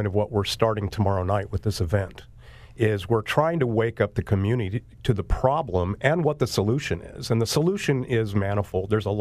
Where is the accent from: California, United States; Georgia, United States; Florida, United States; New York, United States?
California, United States; I grew up in Southern California in a college town.